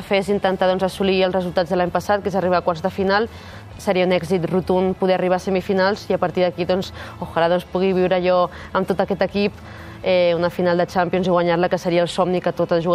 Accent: Catalonia, Spain; jo sóc catalana

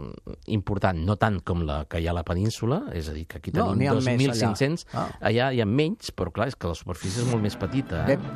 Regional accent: Catalonia, Spain; vaig estar tota la meva infantesa i part de la meva joventut a les Gavarres

